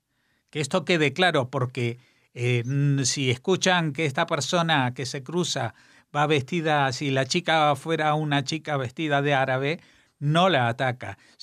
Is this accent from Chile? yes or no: no; Spain; Nosotros como españoles, como gente que pagamos impuestos